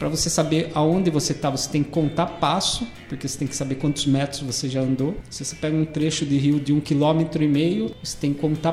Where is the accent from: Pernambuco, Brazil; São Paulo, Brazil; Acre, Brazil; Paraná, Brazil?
São Paulo, Brazil; Votorantim; Sim, sou nascido em Votorantim, criado aqui, né? Cresci andando pelas ruas aí, jogando bola em campinho. E por um período tive que trabalhar, saí de Votorantim, né, para trabalhar, mas sempre morei aqui.